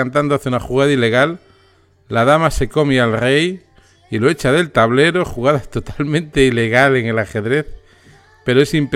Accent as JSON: {"language": "Spanish", "region": "Galicia", "country": "Spain", "said": "para los que somos de aquí de Galicia"}